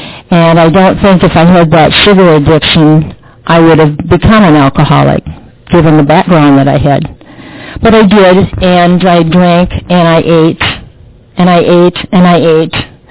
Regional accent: Minnesota, United States; moved away as an adult; also born or lived in Iowa; I moved to Michigan from Minnesota and Iowa, where I'd grown up, to teach school.

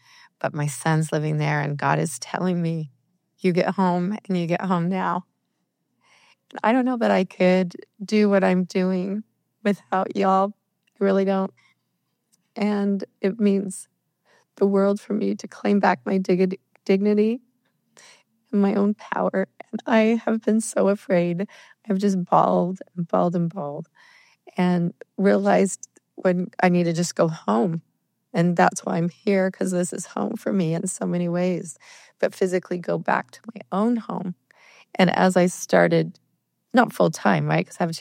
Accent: Salt Lake City, Utah, United States; I'm from Salt Lake City, Utah.

